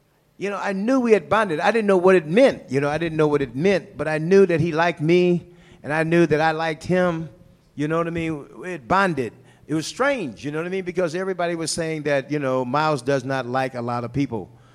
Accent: St. Louis, Missouri, United States; And so then he asked me, where are you from? I said, St. Louis.

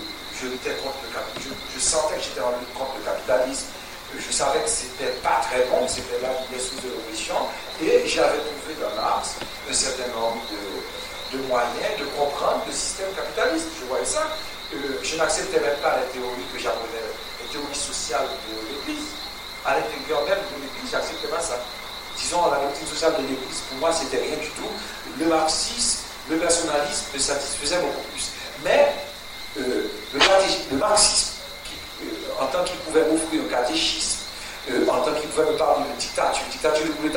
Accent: Haiti; je ne vais pas découvrir à Paris que je suis haïtien

